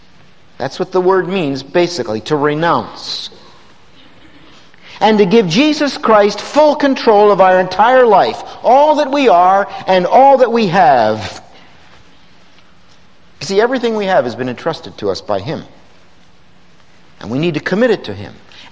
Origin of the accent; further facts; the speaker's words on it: Bristol, Pennsylvania, United States; Where I grew up in Bristol, Pennsylvania, there were no vacant lots in my neighborhood. It was fully built up.